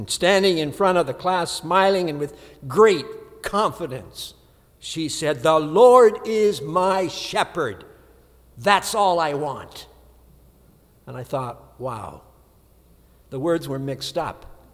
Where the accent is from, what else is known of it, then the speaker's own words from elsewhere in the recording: Ontario, Canada; I grew up in Ontario.